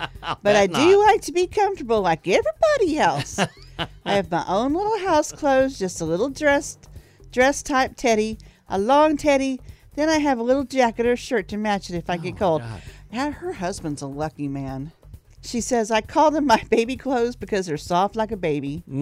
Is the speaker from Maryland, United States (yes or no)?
no; Texas, United States; Anyway, growing up in Texas.